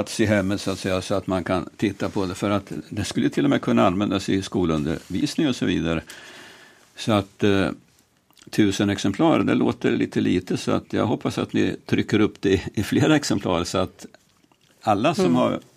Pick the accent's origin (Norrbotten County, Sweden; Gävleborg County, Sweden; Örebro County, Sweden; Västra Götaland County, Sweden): Gävleborg County, Sweden; Gävle; vi är väl många Gävlebor som har varit där och tittat på fängelsemuseet